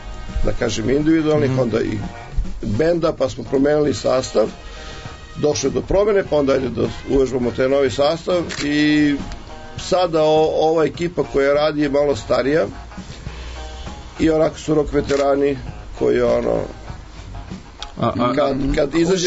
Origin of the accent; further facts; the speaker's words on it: Resnik, Belgrade, Serbia; ja sam iz Resnika